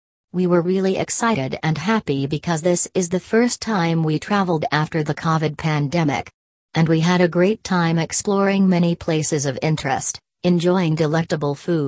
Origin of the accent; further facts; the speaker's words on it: Dong Thap, Vietnam; now in Ho Chi Minh City, Vietnam; I work and live in HCM City, while my parents reside in my hometown, Dong Thap Province, which is about 200 kilometers from HCM City.